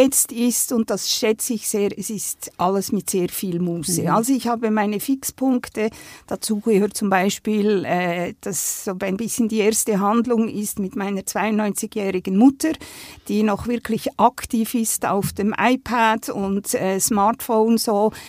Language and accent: German; Andermatt, Uri, Switzerland; Ich bin 65 Jahre alt, aufgewachsen in den Bergen, in Andermatt.